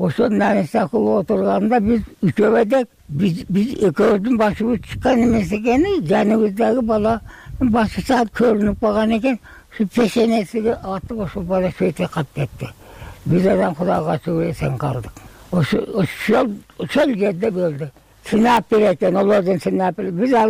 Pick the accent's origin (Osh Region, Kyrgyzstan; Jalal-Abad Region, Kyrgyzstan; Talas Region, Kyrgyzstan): Osh Region, Kyrgyzstan; Osh; мен Оштон болом.